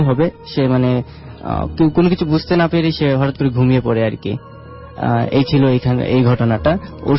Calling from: Dhaka, Dhaka Division, Bangladesh; Hello listener, আসসালামু আলাইকুম … আমি আসছি ঢাকা বসুন্ধরা থেকে।

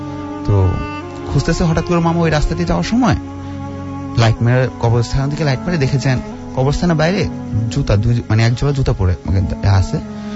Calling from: Dhaka, Dhaka Division, Bangladesh; আমি বসুন্ধরা আবাসিক এলাকা থেকে এসেছি।

